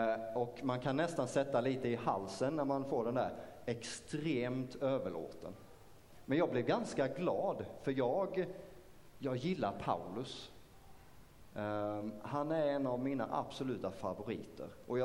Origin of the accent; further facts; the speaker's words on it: Osby, Skåne, Sweden; Jag är från Osby. Så det är inte allt för långt härifrån. Jag är född och uppvuxen där, växte upp i en kristen familj, var med i Pingstkyrkan i Osby.